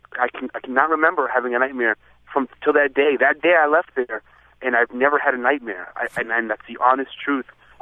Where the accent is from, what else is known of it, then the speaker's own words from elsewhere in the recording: Costa Rica; I'm from Costa Rica. I'm Hispanic.